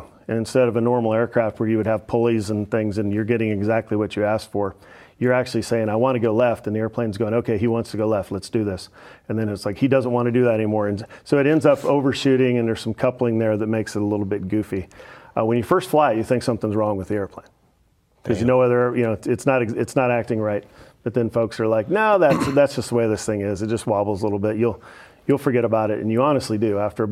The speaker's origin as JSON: {"language": "English", "country": "United States", "said": "we need to go kick somebody's ass for this because we're American."}